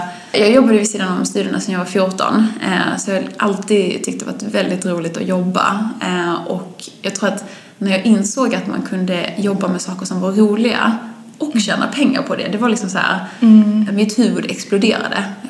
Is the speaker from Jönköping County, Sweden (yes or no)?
no; Kristianstad, Skåne, Sweden; Så jag jobbade i en glasögonbutik i Kristianstad, vilket är min hemstad, därav min dialekt.